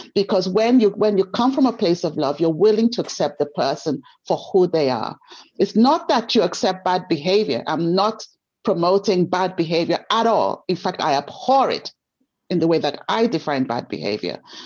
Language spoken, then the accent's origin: English; Nigeria; I grew up in Nigeria. I'm Black and female.